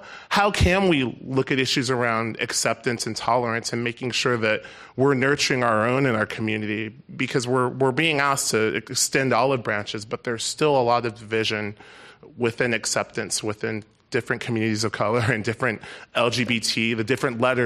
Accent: San Francisco, California, United States; I grew up here in San Francisco, and a young African-American gay male.

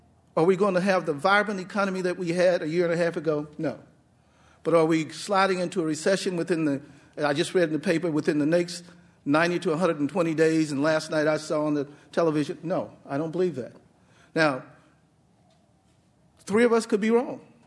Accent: Dallas, Texas, United States; Because I'm from Dallas, Texas. And Dallas overbuilt.

